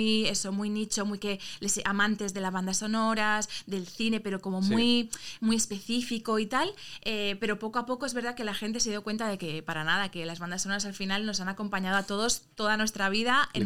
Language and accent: Spanish; Valencian Community, Spain; Pues somos valencianos